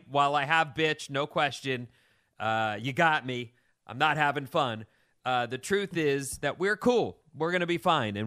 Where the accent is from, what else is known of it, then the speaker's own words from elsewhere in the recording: Irvine, California, United States; And so in Tustin, I grew up in Irvine, in Tustin.